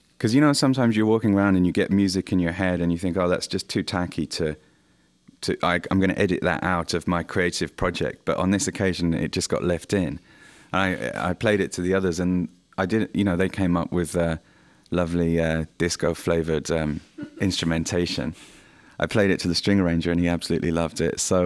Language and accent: English; England, United Kingdom; Yeah, we're too English for, the English.